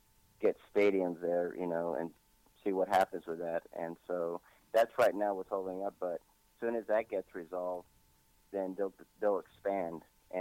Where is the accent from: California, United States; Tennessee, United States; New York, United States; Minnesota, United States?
California, United States; Los Angeles; I'm from Los Angeles, been here for 11 years, and this is home to me.